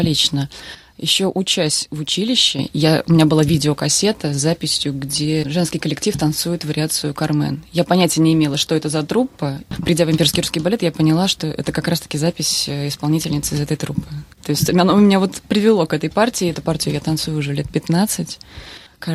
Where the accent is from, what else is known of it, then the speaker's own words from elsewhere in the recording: Samara, Samara Oblast, Russia; born there; я закончила Пермское училище, оно совсем не рядом с домом, где я родилась, то есть я родилась в Самаре.